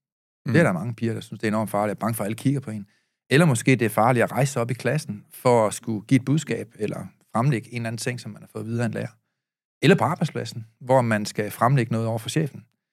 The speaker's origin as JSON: {"language": "Danish", "town": "Aalborg", "region": "North Denmark Region", "country": "Denmark", "tie": "born or raised there", "lives_now": "Copenhagen, Denmark", "said": "Jeg er opvokset i Aalborg, for det første. Jeg flyttede til København"}